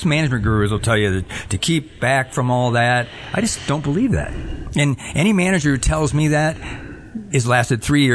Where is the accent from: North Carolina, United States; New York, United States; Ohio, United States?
Ohio, United States; moved away as an adult; now in Michigan, United States; It is. I'm from Ohio originally.